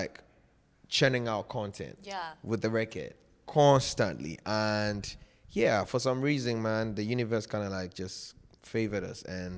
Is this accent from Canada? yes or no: no; Volta, Ghana; Because I come from the Volta region, which is Aplau. We share border with, like, Togo.